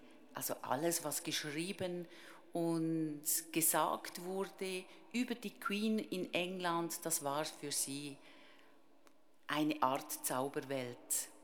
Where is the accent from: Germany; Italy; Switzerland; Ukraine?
Switzerland; Ennetmoos, Nidwalden; Ich bin im Kanton Nidwalden in Ennetsmoos geboren und aufgewachsen. 4 Brüder und eine Schwester.